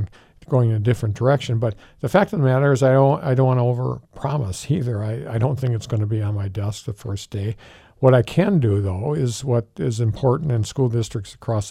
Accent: Plymouth, Wisconsin, United States; I was born and raised in Plymouth, which, in case your listeners didn't know, that's the cheese capital of the world.

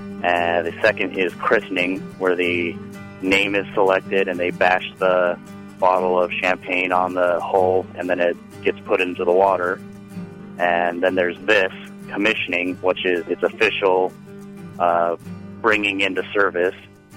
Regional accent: Logan, Utah, United States; I'm from Logan, Utah. I went to Utah State for 3 years where I played hockey, and after that, I joined the Navy.

